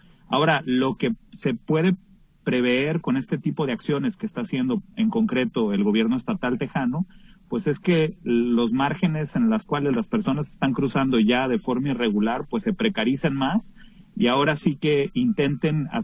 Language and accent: Spanish; Mexico; siempre nosotros como mexicanos a nivel comunidad y gobierno exigimos un respeto irrestricto por los derechos humanos